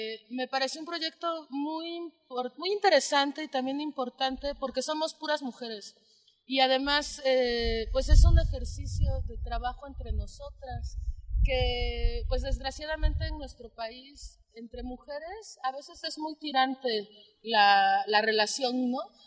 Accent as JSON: {"language": "Spanish", "town": "Azcapotzalco", "region": "Mexico City", "country": "Mexico", "said": "toco el saxofón y vengo del DF, de Azcapo."}